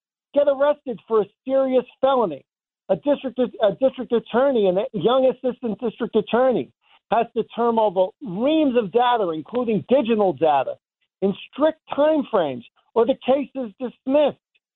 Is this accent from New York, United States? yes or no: yes; Valley Stream, New York, United States; And I grew up in Valley Stream.